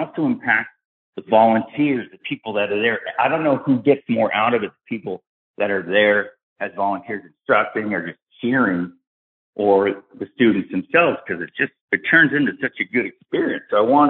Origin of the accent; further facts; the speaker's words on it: Tampa, Florida, United States; born there; I was born in McDill. I'm in Florida right now. I was born over at McDill in Tampa and grew up 17 years as a military brat.